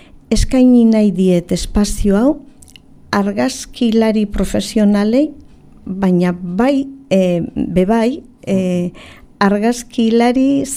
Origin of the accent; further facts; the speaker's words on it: Hondarribia, Basque Country, Spain; Ni jaio nintzen Hondarribiko bihotzian, alde zaharraren bihotzian, Plaza El Obispon, jaio nintzen. Hor eman nuen nik haurtzaroa.